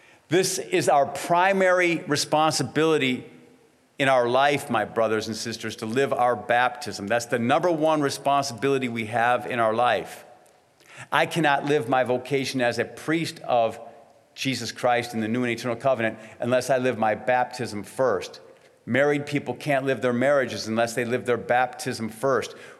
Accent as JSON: {"language": "English", "town": "Detroit", "region": "Michigan", "country": "United States", "tie": "born or raised there", "said": "I grew up in Detroit, Michigan. We went to confession every week."}